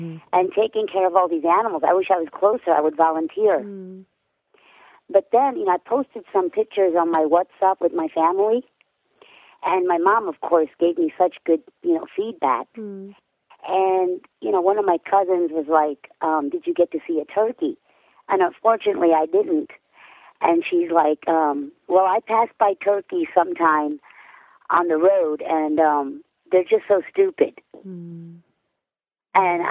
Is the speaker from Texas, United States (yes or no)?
yes; Texas, United States; I'm from Texas.